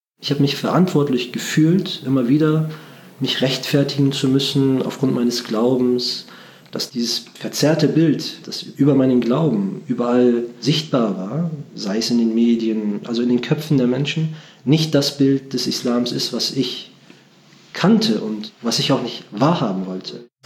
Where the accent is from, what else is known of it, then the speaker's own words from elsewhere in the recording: Bremen, Germany; Ich bin gebürtiger Bremer, also in Bremen geboren und aufgewachsen. Meine Eltern stammen aus der Türkei. Ich bin 40 Jahre alt